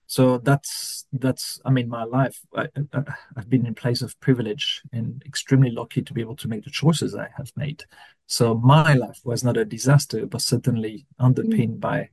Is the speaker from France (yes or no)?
yes; France; moved away as an adult; now in Australia; I moved to Australia in 2014. I'm French from original background. I'm now Australian. My two boys are born in Australia, and Australia is my home.